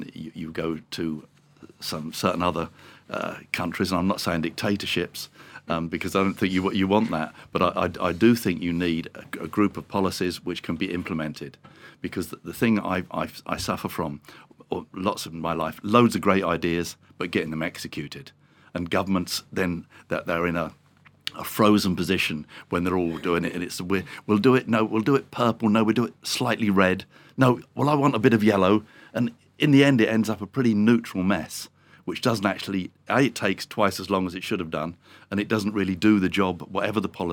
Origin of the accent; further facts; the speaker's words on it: England, United Kingdom; I'm being English, I'm pretty apolitical in terms of that.